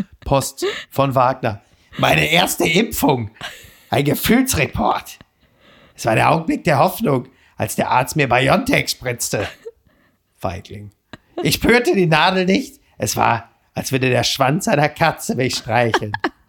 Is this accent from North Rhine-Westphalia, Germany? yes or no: yes; North Rhine-Westphalia, Germany; Ich komme aus dem Ruhrgebiet.